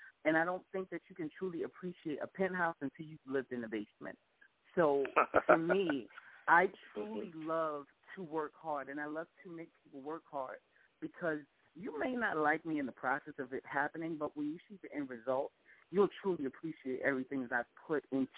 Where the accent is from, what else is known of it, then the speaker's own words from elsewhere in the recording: Jersey City, New Jersey, United States; Yeah, that's my hometown.